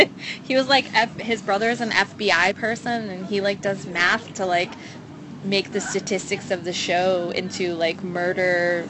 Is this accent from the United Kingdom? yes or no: no; Canada; now in Philadelphia, United States; I'm totally Canadian. So I moved to Philly in 2005